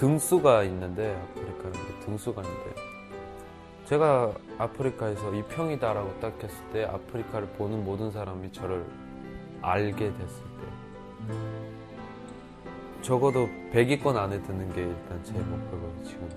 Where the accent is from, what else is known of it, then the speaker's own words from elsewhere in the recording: North Korea; now in South Korea; 저는 그냥 고향이 북한인 똑같은 사람이에요.